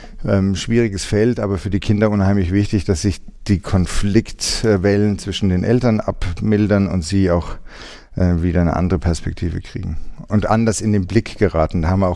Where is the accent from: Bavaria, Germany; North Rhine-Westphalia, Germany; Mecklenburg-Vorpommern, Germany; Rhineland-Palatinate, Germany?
Bavaria, Germany; Rothenburg ob der Tauber; born there; ich habe in Rothenburg ob der Tauber geheiratet, da komme ich hierher, bin ich geboren und im Rathaus.